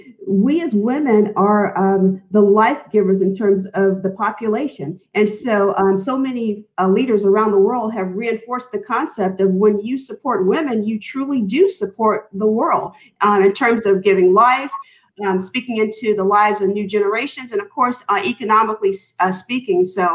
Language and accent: English; Dayton, Ohio, United States; I was born and raised in Dayton, Ohio. I grew up in a Christian household, grew up in my uncle's church.